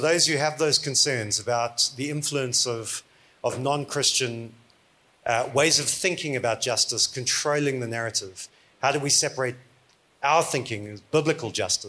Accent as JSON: {"language": "English", "country": "South Africa", "accent": "South African", "said": "so you might tell from the accent I'm South African. I was 10 years old when Mandela became president and lived through the transition into a new democracy."}